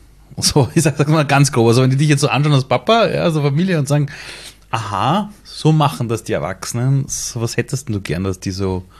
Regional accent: Iran; now in Germany; Und ich komme aus dem Iran, also meine Eltern im Iran

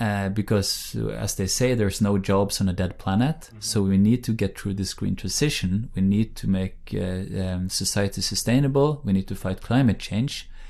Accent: Bergen, Vestland, Norway; English is a second language; There's an example, it's a sort of fun example I use from my hometown of Bergen on the West Coast, which is one of the voting circles in Bergen.

